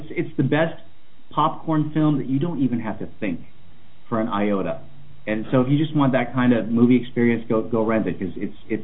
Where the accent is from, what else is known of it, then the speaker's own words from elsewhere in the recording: Cleveland, Ohio, United States; And we found out that we're both from Cleveland.